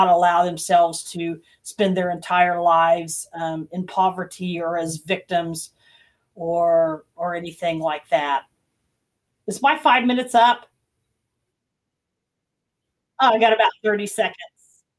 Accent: Tulsa, Oklahoma, United States; also born or lived in Norman / Moore; now in Wichita, United States; I was born in Norman, Oklahoma, and I spent my life until I was in early middle school, 6th grade in Norman, moved to Moore, and when I was in 7th grade, moved to Tulsa, where I spent many years growing up.

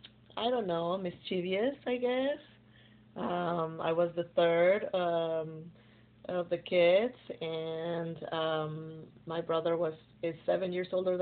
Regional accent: Guadalajara, Jalisco, Mexico; Well, I was born in Guadalajara, that is a big city. And I lived in suburbs of Guadalajara all my life.

